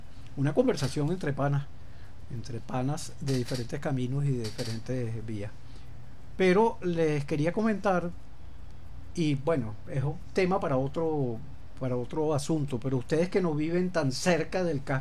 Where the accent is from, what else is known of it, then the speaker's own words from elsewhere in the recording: Caracas, Capital District, Venezuela; yo soy caraqueño también de nacimiento, yo nací en La Pastora, aquí en el Polvorín, y me encanta caminar por todos estos lados.